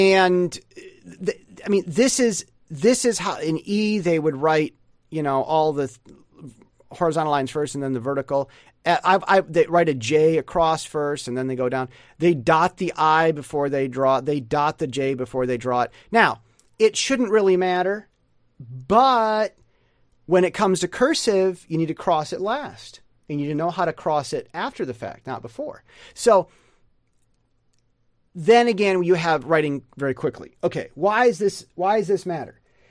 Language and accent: English; United States; Now, as an American, I would want to draw this.